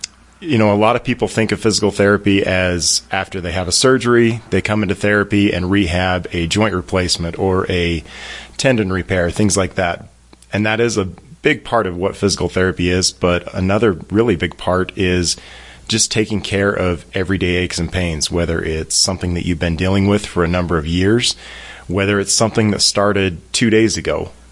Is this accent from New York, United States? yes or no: no; Afton, Wyoming, United States; also born or lived in Idaho; So, yeah, I grew up in Afton on Allred Road. I've built a house back on my family's land and moved away for a little while, went to college, and ended up in Idaho.